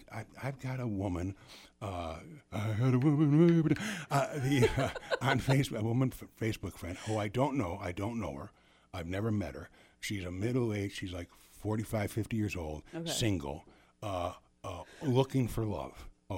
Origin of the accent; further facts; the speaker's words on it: Chicago, Illinois, United States; also born or lived in Florida; Chicago. I born and raised in Chicago, and I've lived a few other places.